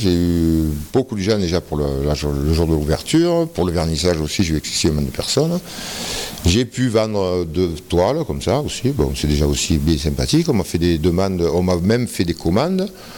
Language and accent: French; Digne, Provence-Alpes-Côte d'Azur, France; also born or lived in Paris; Je suis dinois, je suis né à Digne, à l'ancien hôpital. Je suis de famille dinoise. J'ai voyagé un peu, bon, j'ai fait des études ailleurs, j'ai vécu à Paris aussi, j'ai vécu un peu dans notre pays, en Europe. Mais je suis revenu à Digne